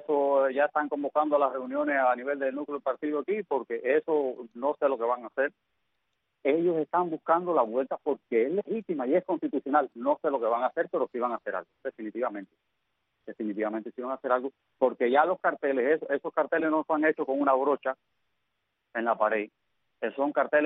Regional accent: Cuba; Si yo soy cubano

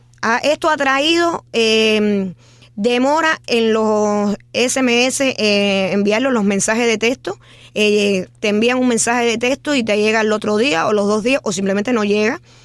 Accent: Cuba; nosotros venimos de Cuba y regresamos, si Dios quiere, el lunes a nuestra tierra

